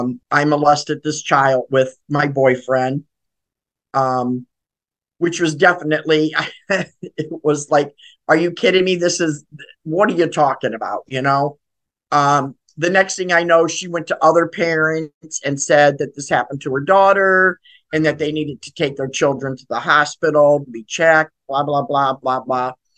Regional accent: Lorain, Ohio, United States; I am from Lorain, Ohio.

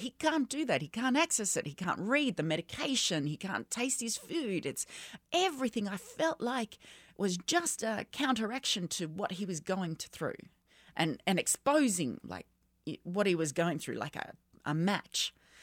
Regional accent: Australia; I was born in Australia, but my family come from El Salvador. So there was a migration, older siblings born overseas, all of that. So I was born and raised in Australia as an immigrant

